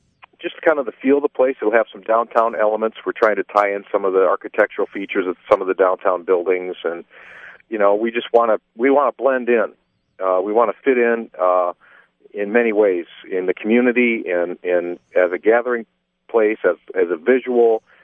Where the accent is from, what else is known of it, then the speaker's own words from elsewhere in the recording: Lansing, Michigan, United States; now in Traverse City, United States; And I'm from Lansing originally.